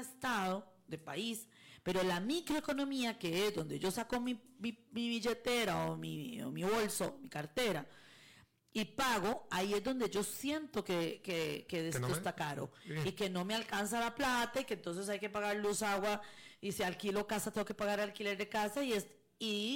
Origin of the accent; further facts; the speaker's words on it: Costa Rica; por lo menos no con esa relevancia que me interesan a mí como costarricense.